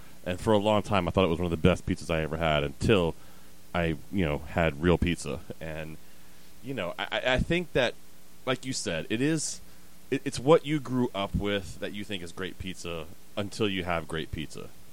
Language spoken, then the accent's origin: English; Richmond, Virginia, United States; You know, so I grew up in Richmond, Virginia